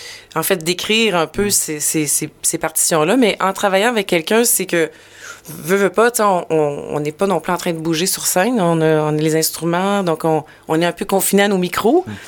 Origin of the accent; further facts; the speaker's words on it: Trois-Rivières, Quebec, Canada; je viens de Trois-Rivières au Québec, et quand j'ai vu Florac Trois-Rivières, je me suis dit, c'est un signe. C'est ça, on vient tous, Nicolas, Dominique et moi, on vient de Trois-Rivières.